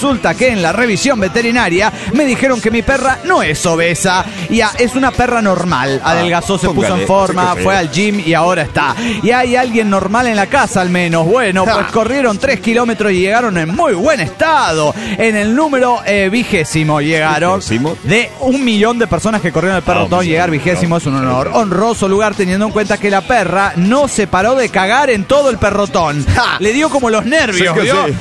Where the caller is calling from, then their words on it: Tuluá, Valle del Cauca, Colombia; Estoy entre Tuluá y Cartago. Póngale, permanentemente.